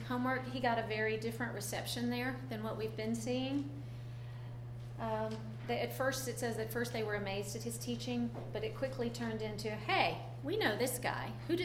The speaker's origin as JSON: {"language": "English", "region": "Georgia", "country": "United States", "tie": "born or raised there", "said": "my background is I grew up in Georgia. I'm the youngest of six children. It was so nice to hear fellow Southerner this morning, even though we've lived here 10 years."}